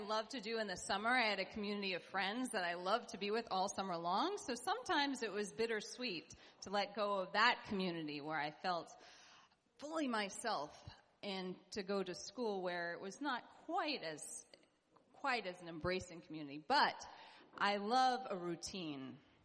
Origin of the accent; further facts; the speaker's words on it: New England, United States; I am from New England, and I am the new kid on the block here